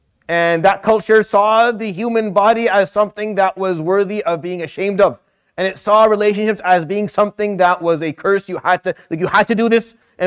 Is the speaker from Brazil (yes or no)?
no; Syria; because I grew up in Syria where the only reason a guy was not married is because he still hadn't finished his army time.